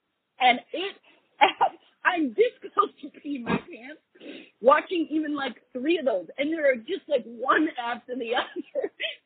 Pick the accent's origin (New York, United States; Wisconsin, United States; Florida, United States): Wisconsin, United States; I went to University of Wisconsin. I was born and raised in Wisconsin.